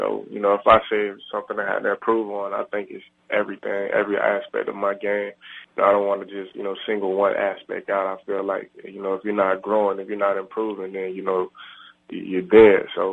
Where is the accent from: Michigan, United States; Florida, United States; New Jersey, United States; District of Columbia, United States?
Florida, United States; You know, just being from South Florida, growing up in South Florida, and playing for the Miami Hurricanes, you know, you naturally develop that competitive fire.